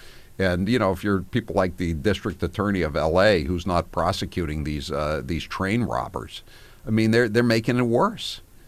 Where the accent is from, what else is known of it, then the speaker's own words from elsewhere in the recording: Massachusetts, United States; I mean, I'm from Massachusetts. I'm in favor of sending them to Martha's Vineyard, too.